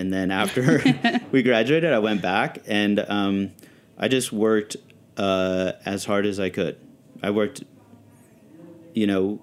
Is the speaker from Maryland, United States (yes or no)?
no; California, United States; When I grew up in Northern California, the coffee culture was a very strong thing back then.